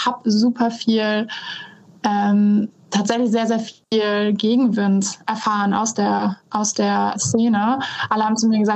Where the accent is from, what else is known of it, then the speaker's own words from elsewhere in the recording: North Sea coast, Germany; ich bin an der Nordsee aufgewachsen